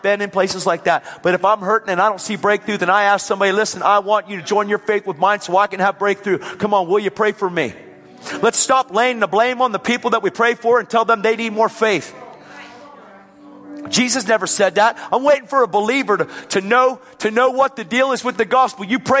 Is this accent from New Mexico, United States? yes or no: no; Pennsylvania, United States; I said, I'm from Pennsylvania.